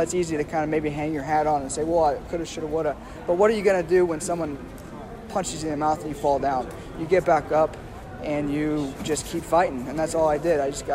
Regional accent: Iowa, United States; Spending 7 years at University of Iowa and born and raised in Iowa, I didn't know anything different

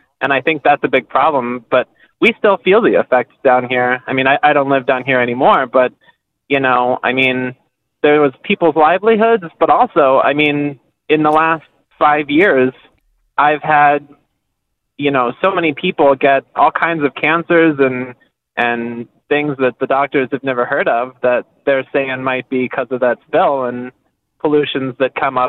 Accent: Gulf Coast, United States; I mean, I grew up on the Gulf, and I was there when the big oil spill happened

